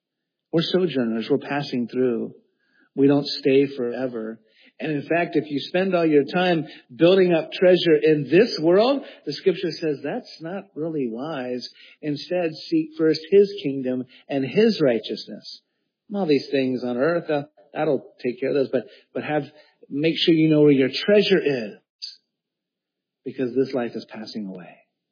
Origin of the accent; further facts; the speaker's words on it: East Coast, United States; moved away; I grew up in the East Coast, right? Where it was, you know, green everywhere. And we had lots of, but when I first moved to Southern California, and that's the climate, more like Israel, actually.